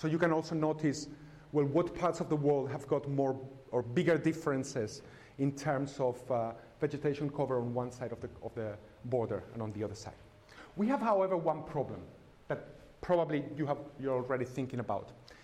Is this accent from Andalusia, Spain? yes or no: yes; Seville, Andalusia, Spain; This is where I come from Sevilla here.